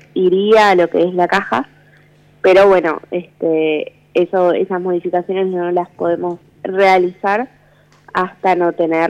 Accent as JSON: {"language": "Spanish", "region": "Buenos Aires", "country": "Argentina", "said": "De Capital."}